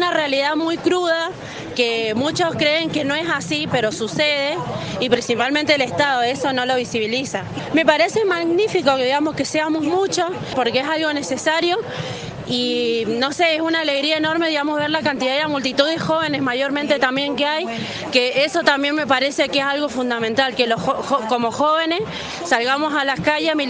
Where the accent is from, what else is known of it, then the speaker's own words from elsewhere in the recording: Lavalle, Mendoza, Argentina; soy de Jocolim Lavalle